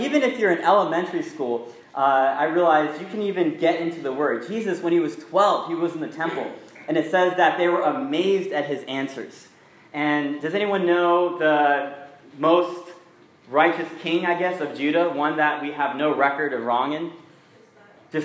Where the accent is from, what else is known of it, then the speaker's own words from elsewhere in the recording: Virginia, United States; I grew up in Virginia for about 10 years.